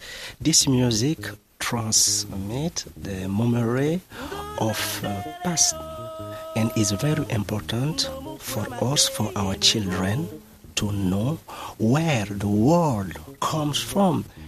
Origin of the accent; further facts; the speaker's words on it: Badissa, Centre, Cameroon; first language Tuki; English is a second language; now in Paris, France; I am from Cameroon. I live in Paris.